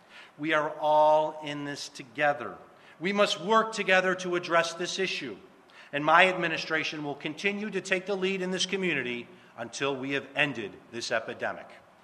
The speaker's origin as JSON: {"language": "English", "town": "Lackawanna", "region": "New York", "country": "United States", "tie": "born or raised there", "said": "Tonawanda, West Seneca, and my hometown of Lackawanna."}